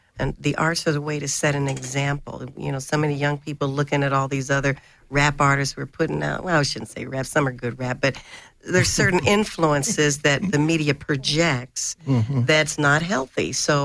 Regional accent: Kenton, Ohio, United States; also born or lived in West Virginia; And I was born in West Virginia, grew up in a little town called Kenton, Ohio.

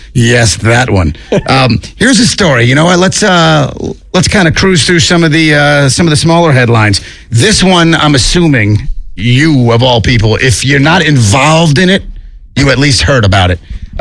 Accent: New York, United States; But I tell you what, as a New Yorker, I would love to see it.

